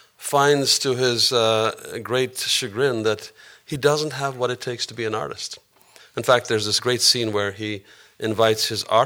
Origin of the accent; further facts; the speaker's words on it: Ethiopia; I grew up in Africa. I grew up in Ethiopia.